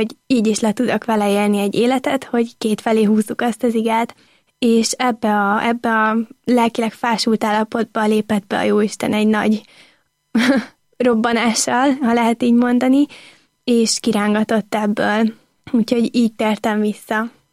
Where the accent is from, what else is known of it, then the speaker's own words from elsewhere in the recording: Miskolc, Borsod-Abaúj-Zemplén, Hungary; also born or lived in Budapest; A szüleimmel Budapestről költöztünk Miskolcra, amikor én voltam még csak másfél éves, és most nem olyan régen visszaköltöztünk Budapest mellé, és most, hogy 23 éves leszek újra, itt vagyok a szülővárosomban.